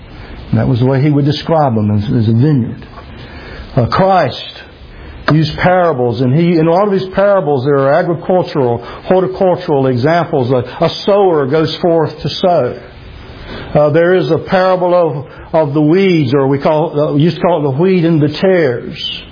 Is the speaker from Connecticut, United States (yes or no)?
no; Georgia, United States; Growing up in South Georgia, in Wayne County, being a person who used to hunt and fish and be in the woods